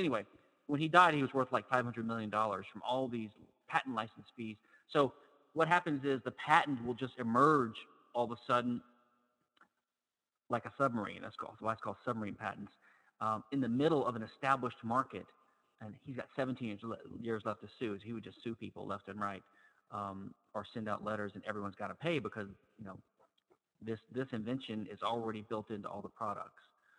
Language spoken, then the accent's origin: English; Louisiana, United States; I'm from Louisiana, and so the New Orleans Saints is the professional American football team in New Orleans